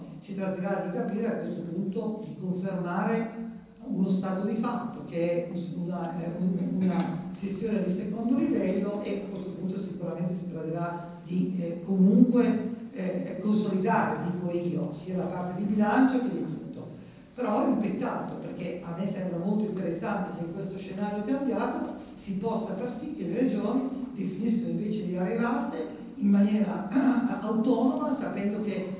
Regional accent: Lombardy, Italy; also born or lived in Reggio Emilia; io sono nata a Scala, sono nata a Reggio Emilia, ma sono cresciuta in Lombardia

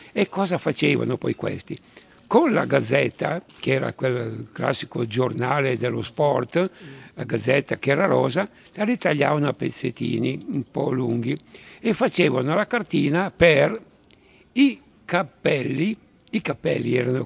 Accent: Lombardy, Italy; born there; Io non sono milanese perché sono nato a 25 km da Milano

